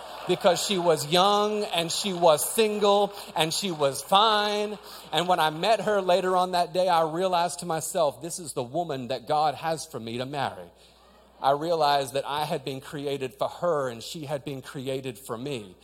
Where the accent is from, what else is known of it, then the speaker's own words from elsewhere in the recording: Australia; also born or lived in New Zealand; I grew up in Australia, and my entire family was in Australia, but for the last few years, I'd been living in New Zealand